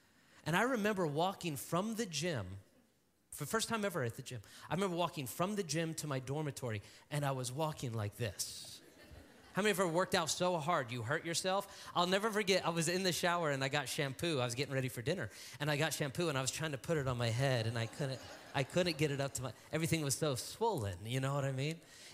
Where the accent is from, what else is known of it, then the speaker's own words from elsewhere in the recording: Las Vegas, Nevada, United States; I was born and raised in Las Vegas.